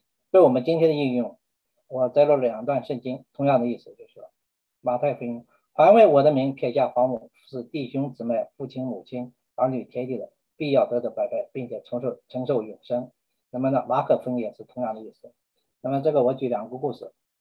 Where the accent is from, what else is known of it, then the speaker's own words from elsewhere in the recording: China; 我们是中国人，是从地球的另一端这样一群毫不相干的人来到他们当中